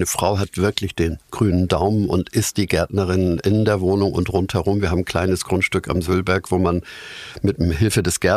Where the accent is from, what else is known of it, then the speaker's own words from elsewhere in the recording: Hamburg, Germany; weil ich irgendwie als Hamburger natürlich mich mitgefreut habe.